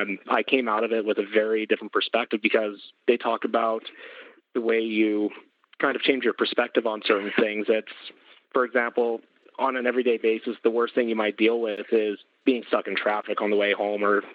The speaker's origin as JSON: {"language": "English", "town": "Edmonton", "region": "Alberta", "country": "Canada", "said": "I'm from Edmonton, Alberta here."}